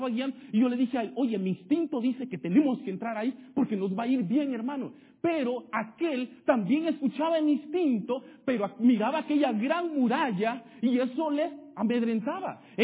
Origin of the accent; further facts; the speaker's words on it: Argentina; estamos estudiando en la universidad, vengo de Argentina